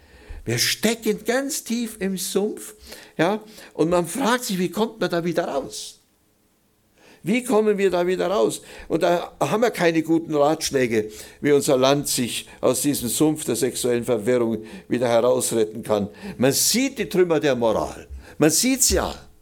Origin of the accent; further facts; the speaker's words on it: Oberammergau, Bavaria, Germany; born there; Also in meiner Heimat, ich komme gebürtig aus Oberammergau, und ich wohne im Schwarzwald, im Nordschwarzwald